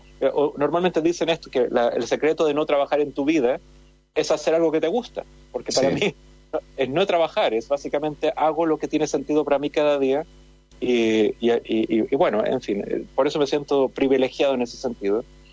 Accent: Chile; moved away as an adult; now in Barcelona, Spain; me vine a Barcelona, por eso yo soy chileno, ya se me nota. Vivo en Barcelona porque me vine a estudiar aquí.

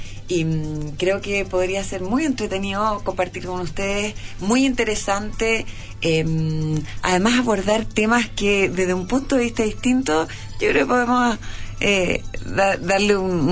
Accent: Rancagua, O'Higgins, Chile; Sí, pues además que vengo de Rancagua, familia ahí con gente ligada a la agricultura

